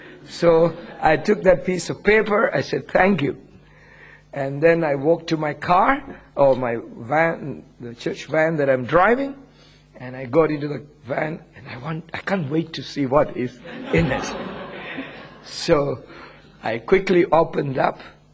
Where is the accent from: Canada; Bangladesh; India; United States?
India; accent: Indian; English is a second language; also born or lived in Singapore; I came from India, so I probably still have a little bit of Indian accent. And when I grew up, I started to study Bible in Singapore, I picked up some Southeast Asian accent. And so I have a mixture of all these with me.